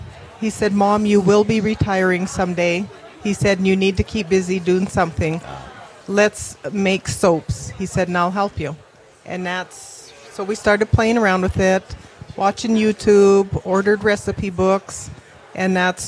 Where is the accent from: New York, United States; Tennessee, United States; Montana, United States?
Montana, United States; We are both from Montana, born and raised. We have a cabin in St. Mary's.